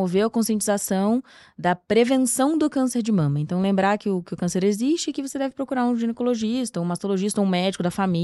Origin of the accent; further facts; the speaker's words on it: Nova Iguaçu, Rio de Janeiro, Brazil; moved away as an adult; now in São Paulo, Brazil; Eu sou carioca, na verdade. Na verdade, eu sou fluminense. Eu nasci em Nova Iguaçu. Me mudei para São Paulo depois que eu me formei em medicina no Rio.